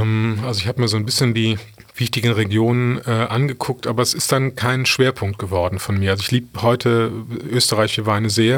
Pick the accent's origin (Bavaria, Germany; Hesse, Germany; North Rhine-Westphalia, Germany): North Rhine-Westphalia, Germany; Cologne; ich als Kölner